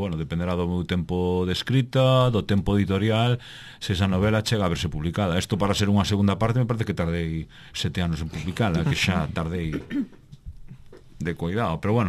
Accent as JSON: {"language": "Galician", "town": "Vigo", "region": "Galicia", "country": "Spain", "said": "Eu son de Teis. A xente de Teis, o barrio onde eu vivo, colle o autobús e vai á cidade, ao centro da cidade, e di que vai a Vigo."}